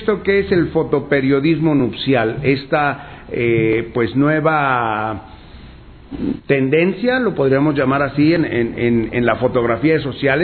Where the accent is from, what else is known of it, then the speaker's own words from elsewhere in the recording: Abolengo, Jalisco, Mexico; como dicen en mi pueblo, en Abolengo, Jalisco, te carga el payaso